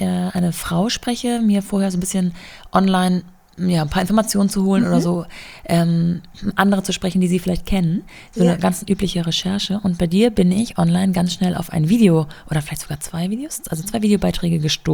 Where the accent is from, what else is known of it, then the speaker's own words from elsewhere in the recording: Germany; Man kann ja so ein bisschen was aufgreifen als Deutscher.